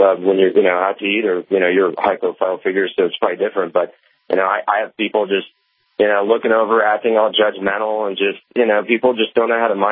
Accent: New York, United States; I'm originally from New York, and it's really sad to see what's happened to that city in the past.

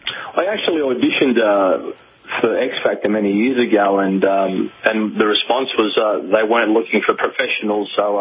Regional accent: Australia; also born or lived in Italy; Well, I was actually born in Italy, and we migrated to Australia when I was almost at the age of three.

